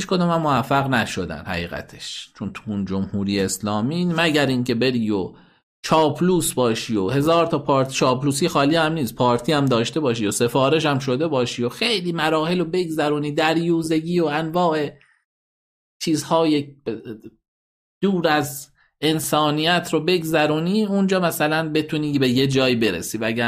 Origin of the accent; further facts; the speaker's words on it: Iran; ما ایرانیام